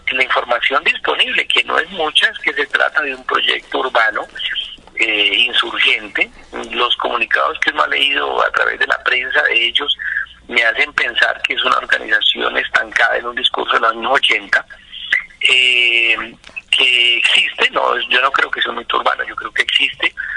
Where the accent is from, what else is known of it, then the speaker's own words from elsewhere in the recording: Colombia; como ciudadano colombiano